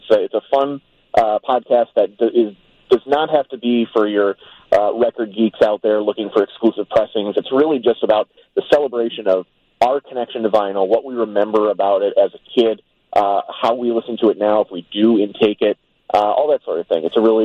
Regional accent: Midwest, United States; But when we tell people we're from the Midwest here, that's the first thing they say.

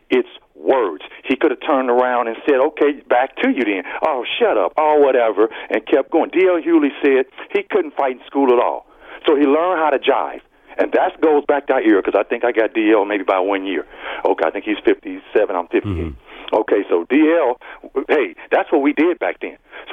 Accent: Gary, Indiana, United States; I'm born and raised in Gary, Indiana.

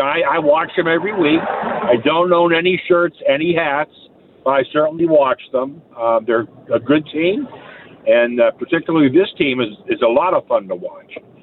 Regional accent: Pittsburgh, Pennsylvania, United States; The home of the 6-time world champion Pittsburgh Steelers.

